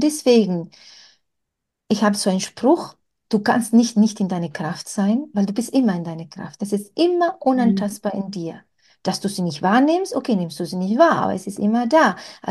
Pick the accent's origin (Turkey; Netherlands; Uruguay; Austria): Uruguay; now in Mallorca, Spain; Ich komme aus Südamerika, ich wohne auf Mallorca in Spanien. Und wir haben, Südländer haben wir in Spanien, Italien, woher meine Familie kommt, Uruguay, wo ich geboren bin